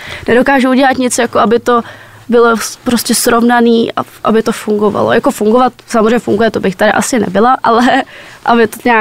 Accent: Dolany, Plzeň Region, Czechia; Tak já jsem z Dolan, malinká vesnička u Klatov.

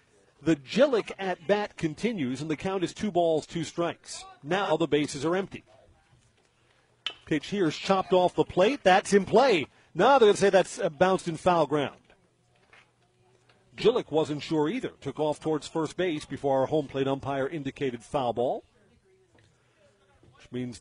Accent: Merrill, Wisconsin, United States; from Merrill, Wisconsin.

